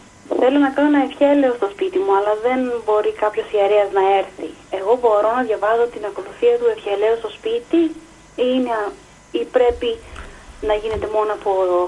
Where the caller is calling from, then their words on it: England, United Kingdom; από την Αγγλία.